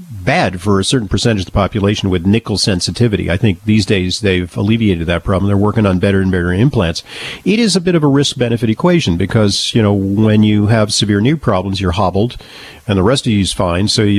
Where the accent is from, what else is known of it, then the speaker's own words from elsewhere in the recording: Manhattan, New York, United States; I'm from Big Town. I'm from Big Town, New York. We also refer to it as Manhattan.